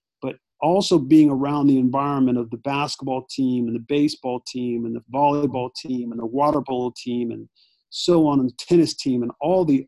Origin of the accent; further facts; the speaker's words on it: San Bernardino, California, United States; I grew up in Southern California, just outside of Los Angeles, about an hour outside, hour east of LA, in an area called San Bernardino, California.